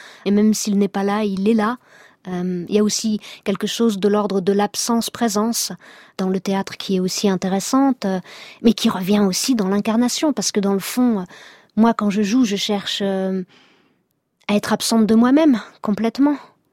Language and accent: French; Hauts-de-France, France; accent: Northern French; comme je viens du Nord, j'avais l'accent du Nord très prononcé, je n'ai plus mon accent à perdre.